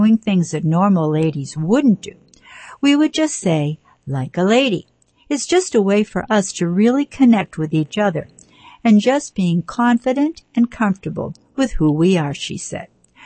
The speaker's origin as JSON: {"language": "English", "town": "Brockton", "region": "Massachusetts", "country": "United States"}